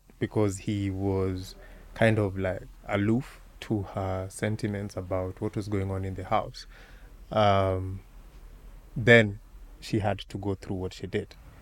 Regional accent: Kisumu, Kisumu County, Kenya; I grew up in Kisumu, which is actually quite different from growing up in Shags.

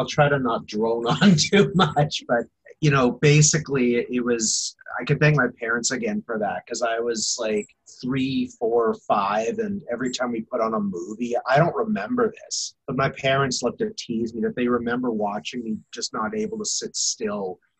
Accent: St. Albert, Alberta, Canada; growing up in St. Albert, where we grew up

